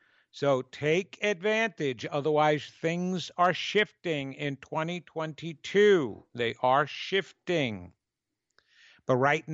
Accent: New York, United States; accent: New York; that's my New York accent, surrender, or surrendering.

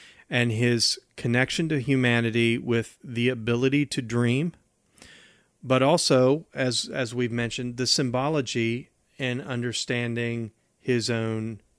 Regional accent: West Virginia, United States; I'm originally from West Virginia, where, you know, immediately when I would go somewhere, I mean, people would check to see if I was wearing shoes, and I'm a hillbilly

